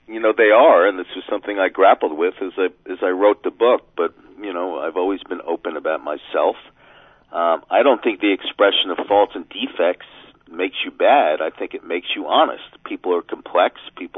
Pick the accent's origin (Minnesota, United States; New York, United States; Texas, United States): New York, United States; Manhattan; I came from a life of tremendous privilege. I grew up in Manhattan, went to private schools all my life.